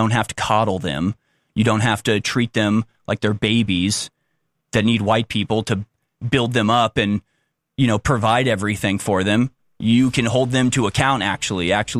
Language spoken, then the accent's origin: English; United States; I'm an American. I'm a human being. I'm a Christian. I'm a white person.